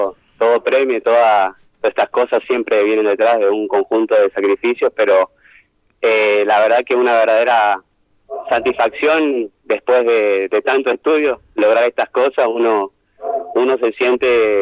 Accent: San Rafael, Mendoza, Argentina; Como sanrafaelino, el único.

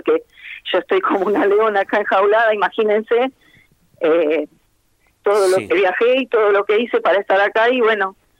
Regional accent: San Fernando, Buenos Aires Province, Argentina; yo soy de San Fernando, de zona norte de la provincia de Buenos Aires.

